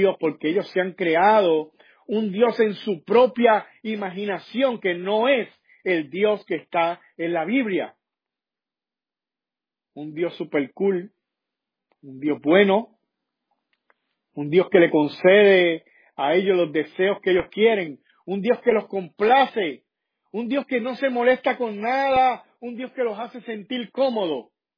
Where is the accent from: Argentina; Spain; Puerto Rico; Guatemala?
Puerto Rico; y yo soy puertorriqueño